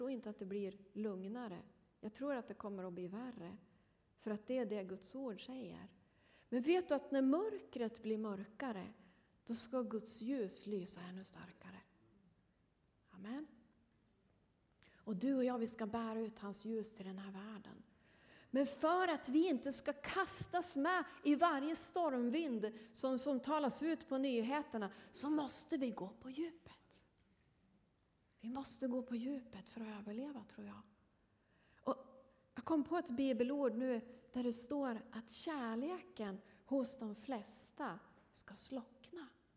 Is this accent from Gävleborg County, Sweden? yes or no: yes; Söderhamn, Gävleborg County, Sweden; jag kommer från Hälsingland, ni kanske hörde på dialekten. Så jag kommer från ett samhälle som heter Söderhamn, som ligger 8 mil norr om Gävle.